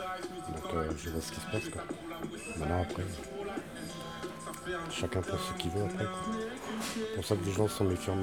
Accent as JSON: {"language": "French", "town": "Saint-Pierre", "country": "Réunion", "said": "Oui, mais moi, je suis de Saint-Pierre, on appelle ça les petits zef."}